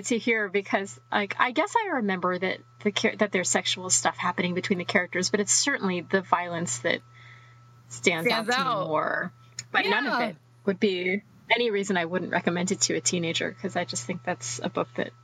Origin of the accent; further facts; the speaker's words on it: New York, United States; now in Austin, United States; I grew up in New York, definitely a much more liberal state than the past few that I've lived in. Now I'm here in Texas, though in a very liberal city in Austin.